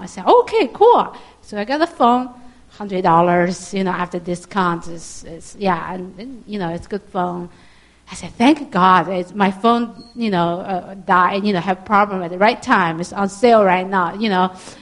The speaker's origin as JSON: {"language": "English", "town": "Qingdao", "region": "Shandong", "country": "China", "second_language": "English", "said": "So I said, from Qingdao."}